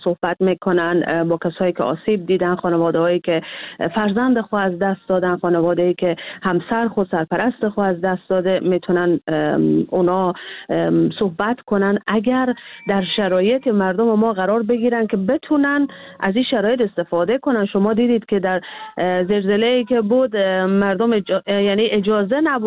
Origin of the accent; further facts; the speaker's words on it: Iran; born there; من در ایران متولد شدم